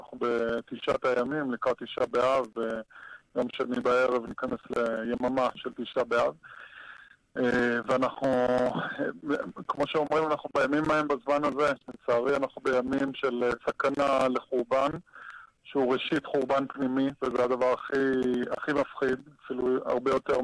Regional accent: Ashkelon, Southern District, Israel; אני גדלתי באשקלון, אז אני מכיר את מה שנעשה באשקלון

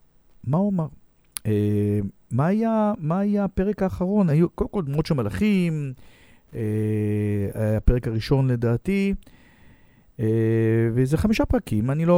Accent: Herzliya, Tel Aviv District, Israel; born there; עיר הולדתי הרצליה

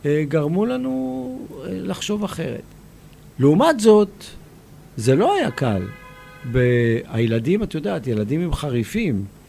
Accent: Tel Aviv, Tel Aviv District, Israel; also born or lived in Kiryat Ata / Ramat Gan; עיר מעורבת, מעורבת, בשולי רמת גן בתל אביב. אנחנו גדלנו בשיקון ערבי הנחל, אחרי שעברנו מרמת גן. אני נולדתי בכלל בכפר עטה.

